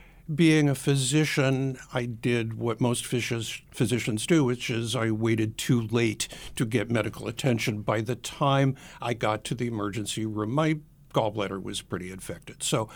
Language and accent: English; Durham, North Carolina, United States; I grew up in Durham and wound up going to my hometown medical school, which is Duke.